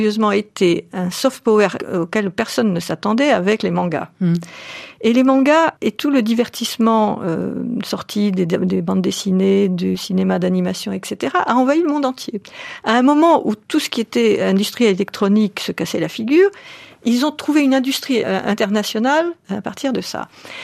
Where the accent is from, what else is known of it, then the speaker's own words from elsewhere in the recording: France; et ça commence à être vrai chez nous en France et dans des pays occidentaux